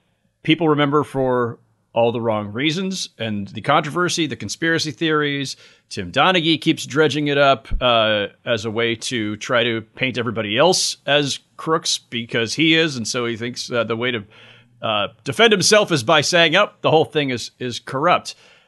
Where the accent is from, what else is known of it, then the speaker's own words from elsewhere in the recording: California, United States; born there; I'm a Californian by birth, and, I'm still out there for the entire 90s.